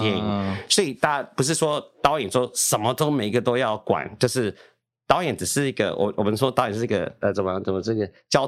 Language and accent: Chinese; Taiwan; 说这个故事是我的家乡，这是我台湾人的话。